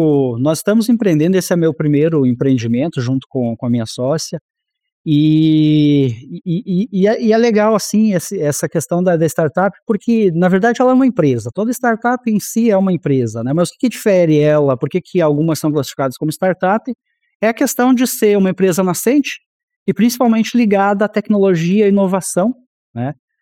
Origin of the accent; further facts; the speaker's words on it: Santa Catarina, Brazil; now in Piracicaba, Brazil; Mas eu sou catarinense.